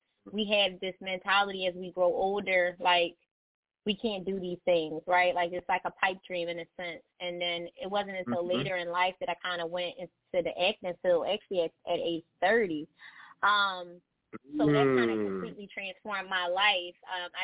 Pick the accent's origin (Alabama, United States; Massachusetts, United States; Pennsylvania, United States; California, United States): Pennsylvania, United States; Philadelphia; I'm from Philly, Philadelphia, Pennsylvania. Mm-hmm. lived in Philly my whole entire life.